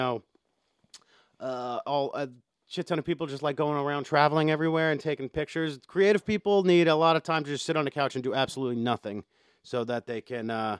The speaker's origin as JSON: {"language": "English", "town": "New York City", "region": "New York", "country": "United States", "tie": "born or raised there", "said": "We were talking about New York, a topic that I am very passionate about. Because this is my hometown, and you assholes are just living in it."}